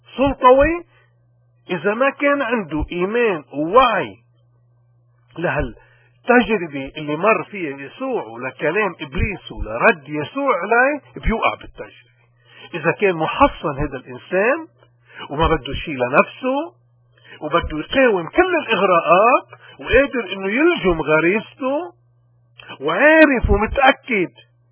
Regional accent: Lebanon; اليوم بعالم السياسة وناخد بلدنا لبنان بالتحديد

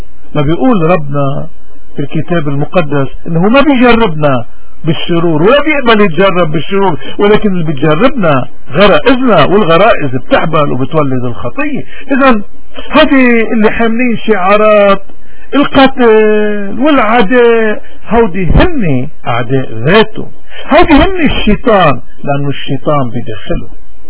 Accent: Lebanon; إذا شو المطلوب منا نحن كلبنانيين؟

